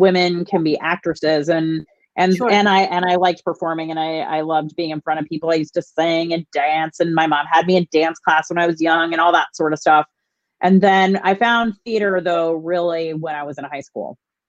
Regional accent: Placerville, California, United States; No, I'm from Northern California, a place called Placerville, which is near Lake Tahoe, or sort of in between Sacramento and Lake Tahoe. Small town.

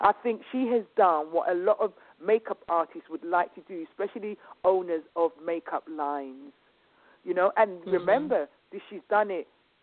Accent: United Kingdom; As a British person, there was no one in the industry for me to call.

